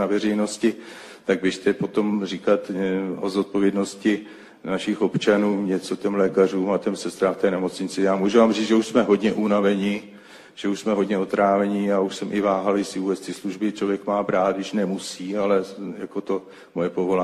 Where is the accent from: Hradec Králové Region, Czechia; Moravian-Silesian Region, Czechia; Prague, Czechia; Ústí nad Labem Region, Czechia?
Hradec Králové Region, Czechia; Trutnov; já jsem z Podkrkonošského Trutnova